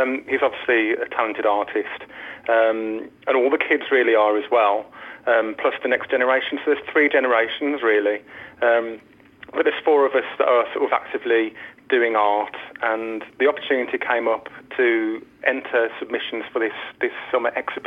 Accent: Tipton, West Midlands, United Kingdom; Which I have because I grew up in Tipton and my dad still lives there.

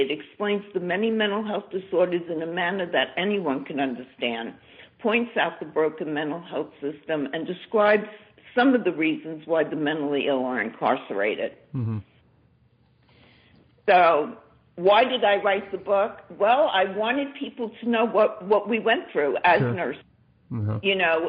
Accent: Brooklyn, New York, United States; born there; now in California, United States; Yes, I was born in Brooklyn, New York, and moved to California to actually work at Orange County Jail.

